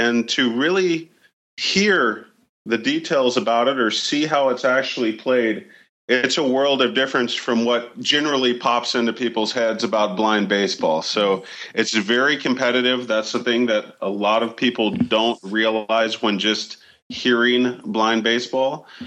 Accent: Houston, Texas, United States; from Houston, Texas.

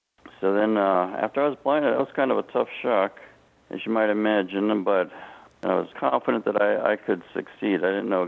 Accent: Panama Canal Zone, Panama; moved away as an adult; now in United States; born and raised in the Panama Canal Zone in Central America, 1950, went through high school there, and a year at junior college.

